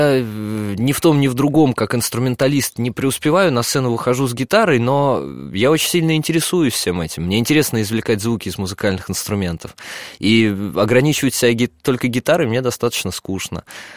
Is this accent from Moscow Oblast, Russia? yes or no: yes; Klin, Moscow Oblast, Russia; Я сам родом из Клина.